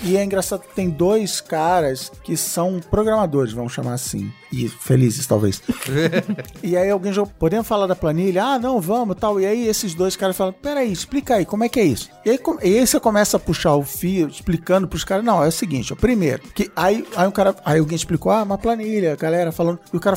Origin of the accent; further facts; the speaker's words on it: Rio de Janeiro, Brazil; now in São Paulo, Brazil; eu também tô nessa lista, também sou do Rio, também vim pra São Paulo